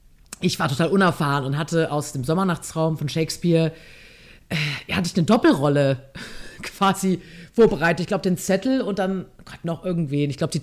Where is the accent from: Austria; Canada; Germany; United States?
Germany; Rhineland; Das sage ich als Rheinländerin.